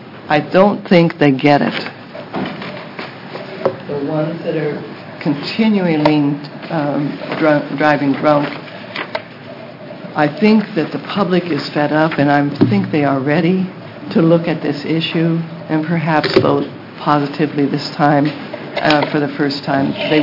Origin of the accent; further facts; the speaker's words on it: Eugene, Oregon, United States; I'm from Eugene, Oregon, founded the chapter of MAD in 1982 down there.